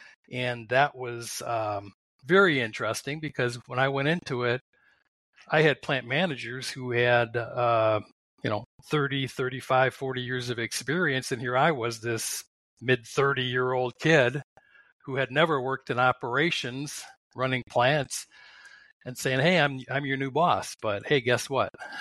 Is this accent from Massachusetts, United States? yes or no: no; Brecksville, Ohio, United States; I grew up in Brecksville